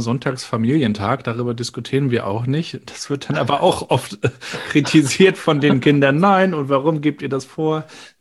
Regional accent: Rostock, Mecklenburg-Vorpommern, Germany; Ich als Rostocker natürlich auch sehr viel.

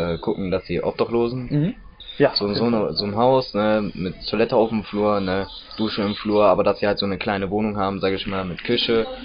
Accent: Asch, Germany; Also nicht immer nur so zwei Linien, ich komme aus Asch.

